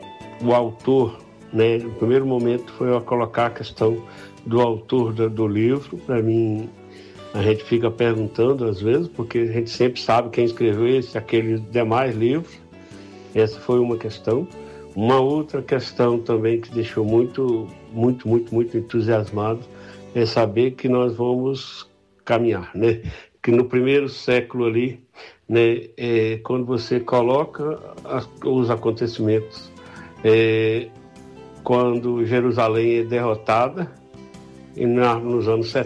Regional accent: Alto Rio Novo, Espírito Santo, Brazil; sou do Espírito Santo, uma cidadezinha chamada Alto Rio Novo.

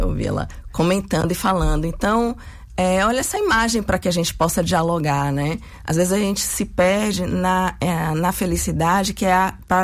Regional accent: Northeast Region, Brazil; enquanto nordestina mesmo, né? Uma mulher mestiça, sapatão, mãe, tem um filho de 19 anos.

